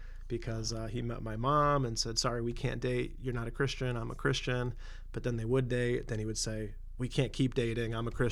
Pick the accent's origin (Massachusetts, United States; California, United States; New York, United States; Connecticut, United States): Massachusetts, United States; West Springfield; moved away as an adult; I grew up in West Springfield, Massachusetts. Lived there till I was 18, you know, then went off to Bible college in Pennsylvania. But so I'm from the area that I'm ministering in now